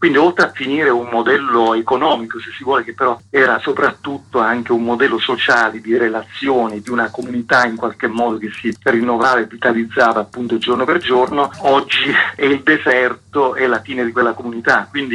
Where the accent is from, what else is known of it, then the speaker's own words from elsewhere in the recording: Calabria, Italy; Via del Popolo, più guarda, confesso anche la via dove ho sempre abitato, insomma nel mio paese calabro, una cittadina, una via che poi è una strada principale